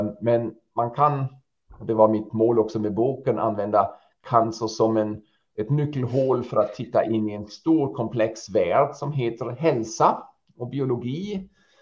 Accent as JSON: {"language": "Swedish", "region": "Hesse", "country": "Germany", "said": "så valde jag faktiskt att flytta till mitt hemland och startade om min verksamhet som jag redan sa i Kassel."}